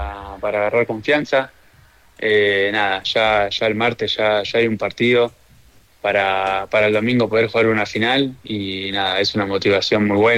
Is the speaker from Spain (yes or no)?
no; Ensenada, Buenos Aires Province, Argentina; yo soy de Ensenada, queda pegado a La Plata. Nada, es como una ciudad muy tranquila, cerca del río. Nada, hay bastante cosas para hacer porque dentro de todo no es muy grande